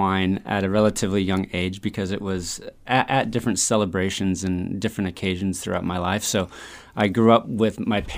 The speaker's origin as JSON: {"language": "English", "town": "Forestville", "region": "California", "country": "United States", "tie": "born or raised there", "said": "I grew up here in Sonoma County, California, out in Forestville, out in West County area."}